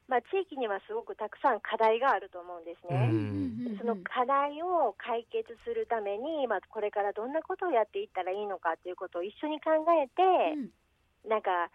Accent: Osaka, Japan; now in Toyooka, Japan; 私は実は大阪生まれの大阪育ちでございまして、で実は結婚を機に、兵庫県の香美町っていうところに嫁ぎまして

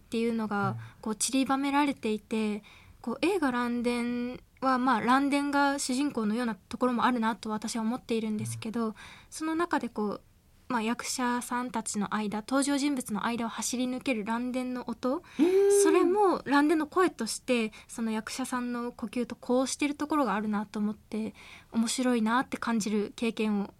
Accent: Kyoto, Japan; 私は、まあ、京都府出身ということもありまして、うん、あの主に大西彩香さんにつかせていただいて、あの京都弁の方言指導をさせていただいておりまして。

